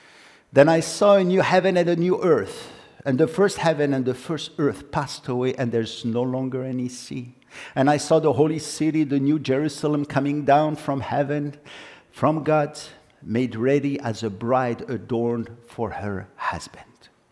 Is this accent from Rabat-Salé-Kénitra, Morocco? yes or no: no; Casablanca, Casablanca-Settat, Morocco; See, I was born in Casablanca, Morocco, and born and lived not far from what I consider the most beautiful beaches in the world